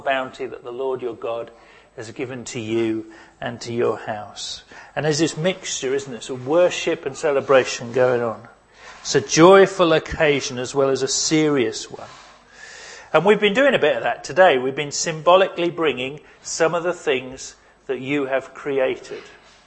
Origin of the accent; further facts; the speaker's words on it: United Kingdom; Well, we're British, we can't do it.